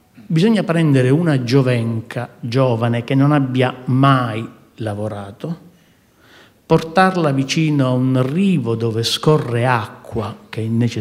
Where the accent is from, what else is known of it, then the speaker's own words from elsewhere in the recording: Palermo, Sicily, Italy; born there; io sono nato a Palermo in Sicilia